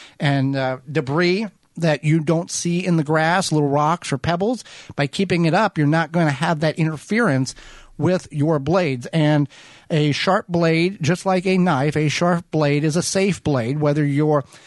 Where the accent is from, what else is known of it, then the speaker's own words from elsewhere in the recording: United States; You're going to have to do your conversion because we're American people. We didn't learn that.